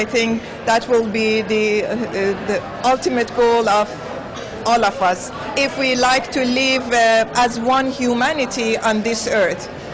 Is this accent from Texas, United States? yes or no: no; Washington, District of Columbia, United States; I come from Washington, D.C. in the United States.